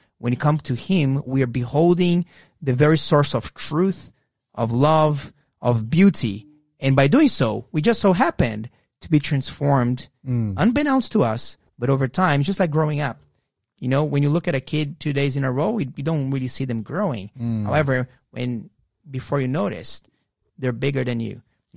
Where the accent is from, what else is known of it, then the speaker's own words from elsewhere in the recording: Brazil; I'm from Brazil.